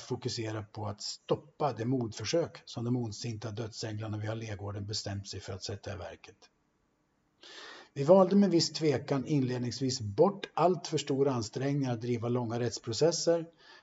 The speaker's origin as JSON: {"language": "Swedish", "region": "Norrland", "country": "Sweden", "said": "Jo, men visst, som vi norrlänningar brukar säga."}